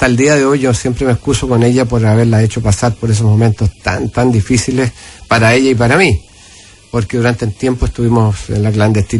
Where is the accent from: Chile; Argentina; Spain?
Chile; Entonces ella me preguntó dónde era, y yo le dije Chile.